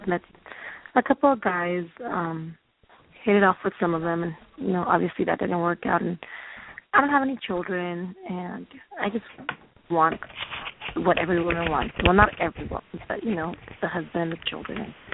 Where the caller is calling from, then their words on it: California, United States; I'm calling from California.